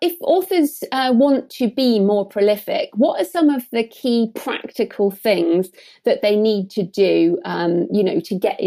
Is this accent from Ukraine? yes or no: no; United Kingdom; And I mean, we're both British, obviously